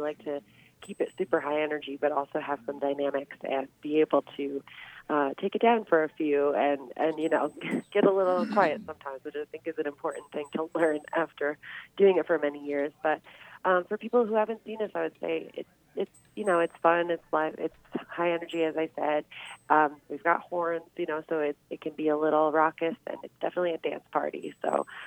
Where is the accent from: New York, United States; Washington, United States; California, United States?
New York, United States; so just a little bit upstate, which is closer to where we're from. We grew up in the Catskill Mountains, so it's a little bit more like home for us